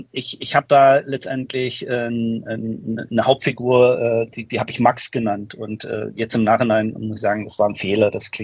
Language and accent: German; Germany; ich bin zwar jüdischer Abstammung, aber ich bin in der DDR aufgewachsen und habe eine christliche Prägung